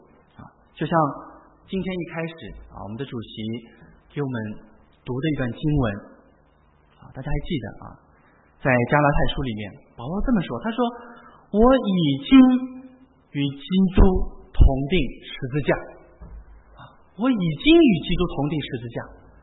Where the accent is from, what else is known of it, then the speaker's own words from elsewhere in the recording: China; 我是来自中国大陆，我是中国人，或者我有一个Australian citizenship